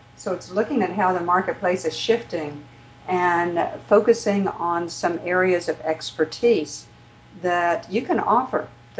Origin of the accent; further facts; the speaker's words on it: the South, United States; accent: southern; My southern accent can put more vowels in there than typically needs to.